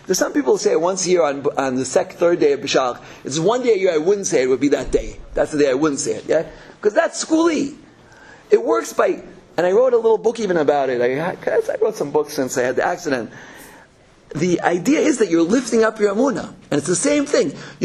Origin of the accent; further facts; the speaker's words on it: Rio de Janeiro, Brazil; I was in Rio de Janeiro. I was from Rio.